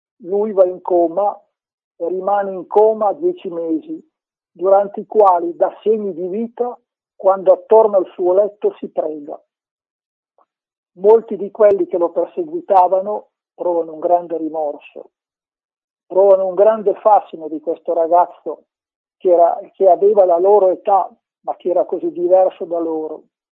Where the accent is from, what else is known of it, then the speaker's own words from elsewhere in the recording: Piedmont, Italy; figlio della mia terra, del Monferrato, delle Langhe, dell'Astigiano e dell'Albese